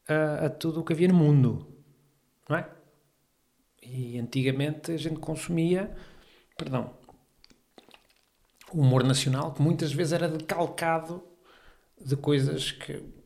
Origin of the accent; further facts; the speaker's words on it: Coimbra, Portugal; E sou bairradino, já tinha dito, sou de Coimbra